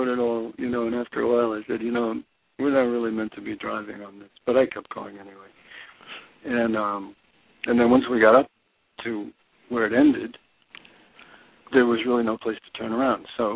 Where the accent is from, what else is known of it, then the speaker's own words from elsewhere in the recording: Michigan, United States; the old days, growing up in Michigan.